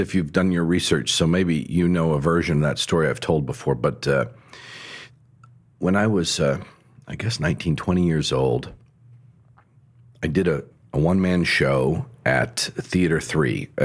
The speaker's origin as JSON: {"language": "English", "town": "Durant", "region": "Oklahoma", "country": "United States", "tie": "born or raised there", "said": "And I had done one semester of college in my hometown, Durant, Oklahoma, Southeastern Oklahoma State University, where my folks taught."}